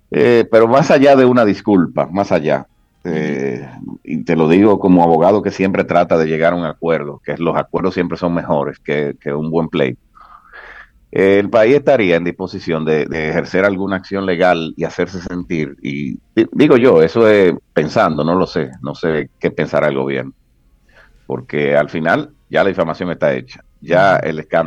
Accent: Dominican Republic; Yo como pueblo dominicano, respeto a todo el mundo

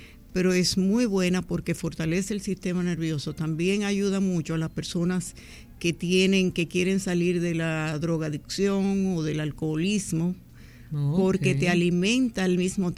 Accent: Moca, Espaillat, Dominican Republic; No, ese es mi pueblo también.

